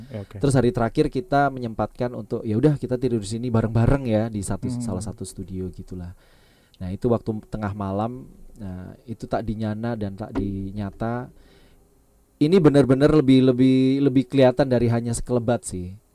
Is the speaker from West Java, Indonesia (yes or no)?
no; Surabaya, East Java, Indonesia; karena kami dari Surabaya